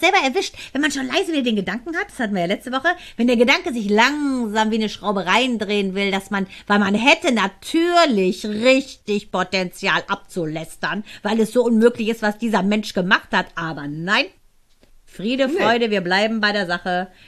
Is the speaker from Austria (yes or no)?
no; Iran; German is a second language; ich auch nicht als Perser-Migrant.